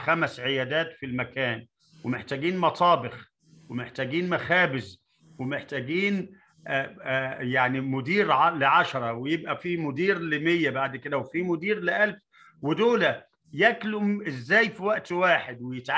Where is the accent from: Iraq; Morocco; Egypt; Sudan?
Egypt; أنا كواحد مصري وتأملت حياة المصريين، مش غريب، مش غريب إنه يبنوا أهرام.